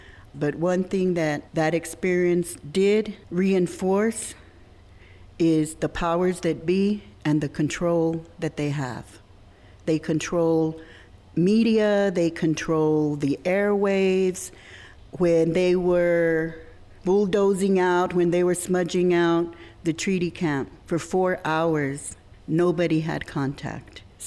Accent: central Mexico, Mexico; We are known as Mexica Chichimecas, also known as Aztecas. We are from Central Mexico, but our migration stories have us all the way from the Gilas to Veracruz into Central Texas.

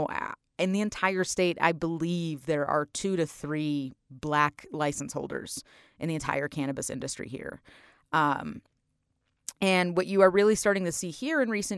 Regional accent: Buffalo, New York, United States; moved away as an adult; I'm actually originally from Buffalo.

